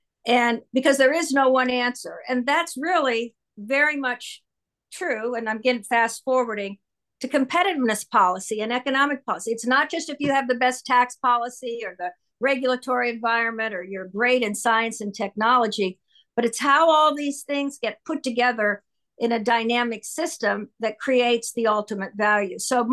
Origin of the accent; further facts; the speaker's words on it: Akron, Ohio, United States; I'll just share with you that I came from Akron, Ohio. And in those days, Akron was still the epicenter of the global rubber industry, Goodyear and Firestone and General Tire.